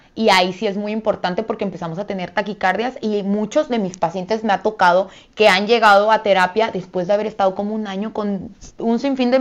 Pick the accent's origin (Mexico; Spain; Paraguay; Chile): Mexico; la verdad es que como buenos mexicanos, va, siempre comemos a veces un poquito mal